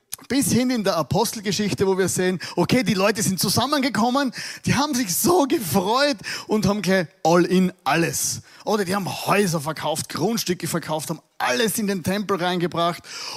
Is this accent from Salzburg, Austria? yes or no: no; Styria, Austria; Und in unserer Welt, wo ich herkomme, Südsteiermark.